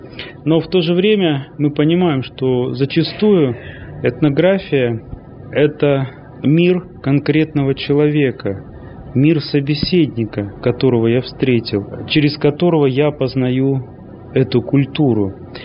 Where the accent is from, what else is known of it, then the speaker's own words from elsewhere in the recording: Barnaul, Altai Krai, Russia; А я ему говорю: «Да нет, я не кыргыз, я русский, я вот из Барнаула, с Алтая».